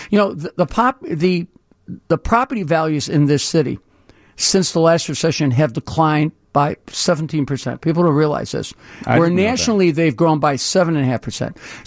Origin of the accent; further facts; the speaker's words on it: Chicago, Illinois, United States; I grew up in the Roseland community. I went to three public public schools in Roseland, Pullman, Curtis, Fenger.